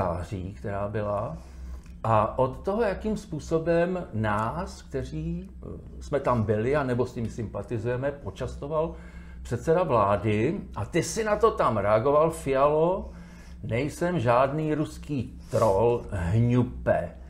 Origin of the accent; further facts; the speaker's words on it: Hradec Králové, Hradec Králové Region, Czechia; A já jsem z Hradce Králové.